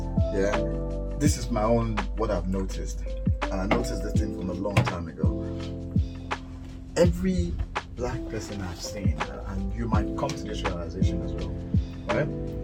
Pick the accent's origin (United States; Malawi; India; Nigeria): Nigeria; because obviously growing up in Nigeria, that becomes a very, very constant thing.